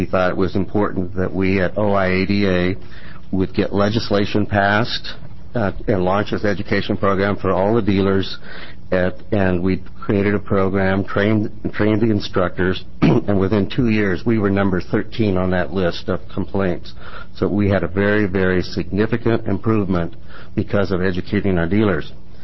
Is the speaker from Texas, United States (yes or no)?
no; Corvallis, Oregon, United States; I'm from Corvallis, Oregon.